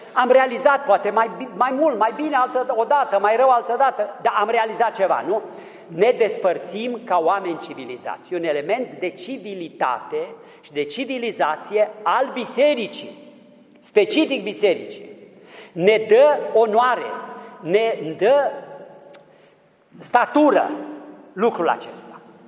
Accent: Transylvania, Romania; now in Vienna, Austria; Cum era și în satul meu natal, în Ardeal, și cum e în multe situații

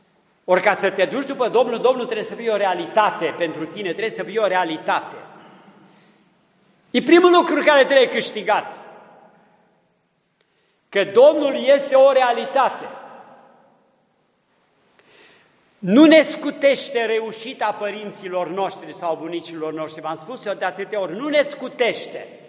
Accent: Brașov County, Romania; Dar sunt din Transilvania, sunt din țara Făgărașului. Am avut un tip de copilărie, un tip de tinerețe, nu?

